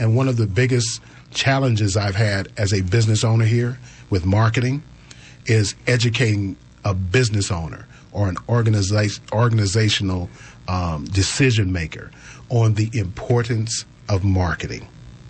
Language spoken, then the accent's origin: English; St. Louis, Missouri, United States; My hometown of St. Louis doesn't even rival Winston-Salem.